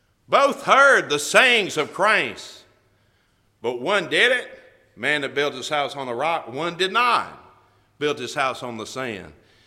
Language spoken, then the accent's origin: English; Mississippi, United States; I grew up in North Mississippi, and we used to ride four-wheelers on some warehouser land where they would cut timber.